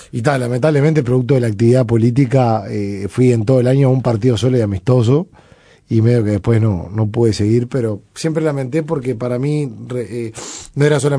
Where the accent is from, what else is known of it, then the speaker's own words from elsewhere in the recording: Montevideo, Uruguay; No, yo nací en Jacinto Vera, en la calle Antonio Machado. Me mudé a Malvin.